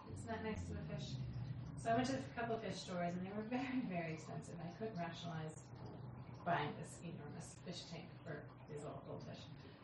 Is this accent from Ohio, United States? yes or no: no; California, United States; also born or lived in New York City; now in Israel; So, my husband and I are both from California, and we are Bala Tshuva in California. We got married and moved straight away to New York City. We stayed there for 3 years, and then we moved to Israel.